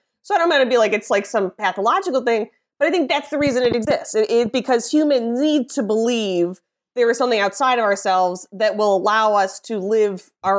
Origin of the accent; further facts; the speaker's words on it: Midwest, United States; like being a Midwesterner, a woman, an American, you know, whatever, a Catholic, you're sort of compelled to be like, everything's fine